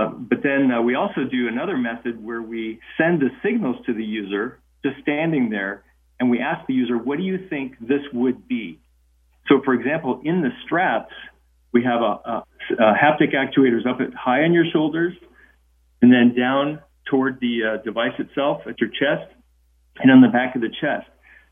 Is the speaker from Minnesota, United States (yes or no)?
yes; Minnesota, United States; now in Texas, United States; I grew up in Minnesota. I live in Texas now, but I grew up in Minnesota and know that very well.